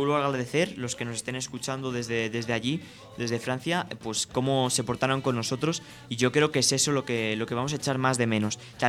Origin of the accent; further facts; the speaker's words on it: Madrid, Community of Madrid, Spain; Nosotros que somos de aquí de Madrid, donde hace bastante buen tiempo